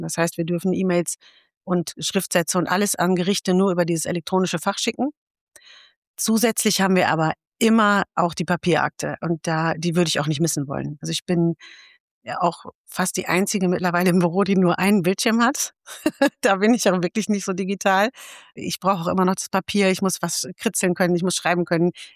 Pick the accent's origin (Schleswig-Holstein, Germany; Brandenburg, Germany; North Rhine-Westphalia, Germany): North Rhine-Westphalia, Germany; Emmerich am Rhein; Und ich komme aus Emmerich am Rhein und fühle mich hier sehr wohl.